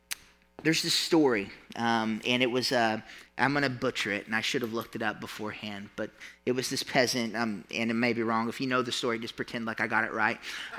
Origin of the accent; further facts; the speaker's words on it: Catoosa, Oklahoma, United States; I come from Catoosa. And in Catoosa, people knew my family, and it was not for good things.